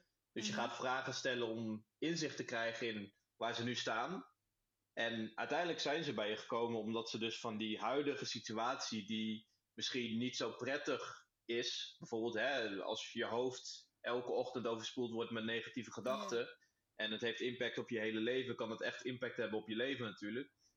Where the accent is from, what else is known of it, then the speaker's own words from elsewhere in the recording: Terwolde, Gelderland, Netherlands; born there; Ik ben 31 augustus 1997 geboren in het mooie Terwolde. Een klein dorpje in de buurt van Deventer.